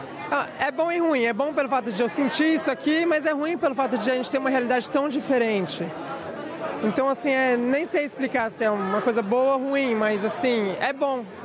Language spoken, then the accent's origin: Portuguese; São Paulo, Brazil; moved away as an adult; now in Sydney, Australia; Eu vou fazer 3 anos de Austrália. Vim de São Paulo, capital. Vai fazer 3 anos que eu estou aqui vivendo essa vida intensa.